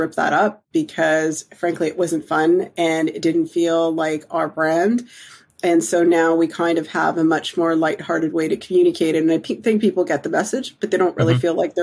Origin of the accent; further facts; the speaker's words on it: Canada; now in United Kingdom; I'm originally from Canada